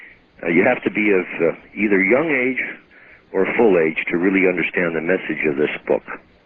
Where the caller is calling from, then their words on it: Toledo, Ohio, United States; from Toledo, Ohio.